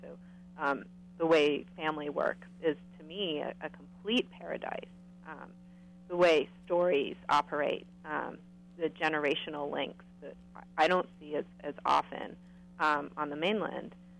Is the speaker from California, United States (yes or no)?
yes; California, United States; I have a sort of interesting situation because I grew up in California, but my dad's side of the family is on Maui